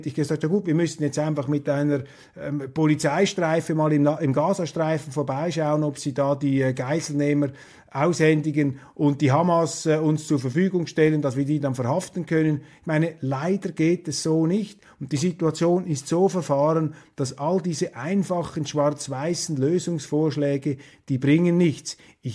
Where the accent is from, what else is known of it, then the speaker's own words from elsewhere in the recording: Switzerland; Jetzt als Schweizer, das ist eine schweizerische Zeitung